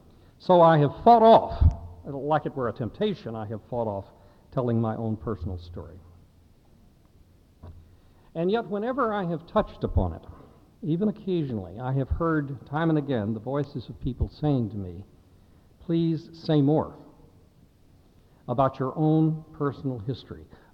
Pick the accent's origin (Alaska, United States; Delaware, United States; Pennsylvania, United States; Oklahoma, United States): Oklahoma, United States; Altus; now in Wake Forest, United States; It's much like the 8,000 population town that I grew up in Altus, Oklahoma, only 12 miles from the Texas border, just north of Vernon